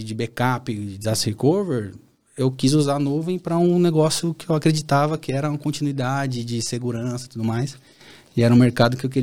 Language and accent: Portuguese; São Paulo, Brazil; born there; natural de quem vem da periferia de São Paulo, né? Nasci no Campo Limpo, aqui em São Paulo